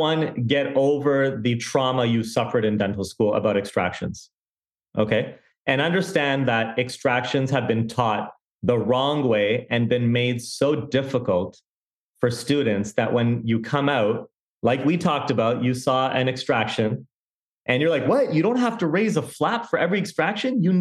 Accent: Pakistan; And then I buy it at a discount because I'm Pakistani.

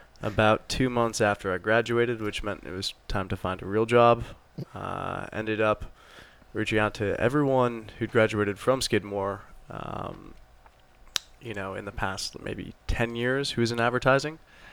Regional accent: South Hadley, Massachusetts, United States; So I grew up in Western Massachusetts, farm town, South Hadley, Mass.

